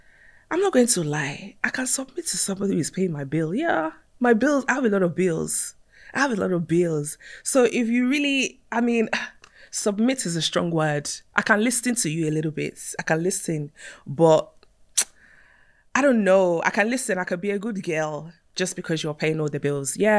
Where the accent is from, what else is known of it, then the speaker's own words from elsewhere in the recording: Nigeria; I'm Nigerian